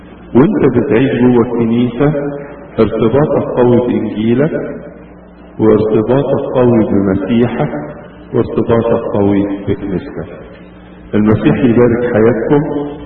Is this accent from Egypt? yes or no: yes; Egypt; كانت الامور عندنا في مصر ماشية كده يعني بالرخاوة